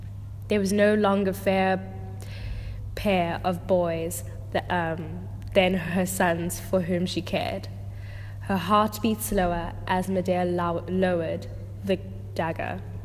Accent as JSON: {"language": "English", "town": "Johannesburg", "region": "Gauteng", "country": "South Africa", "said": "I'm from Johannesburg, Sandton, South Africa, basically. Yeah, South Africa."}